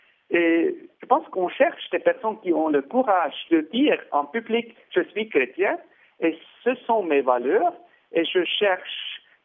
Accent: Switzerland; Chez nous, en Suisse, on a des partis qui s'appellent

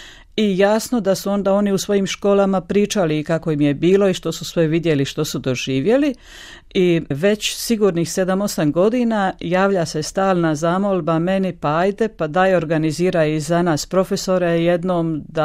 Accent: Šibenik, Šibenik-Knin County, Croatia; dolazim iz Šibenika.

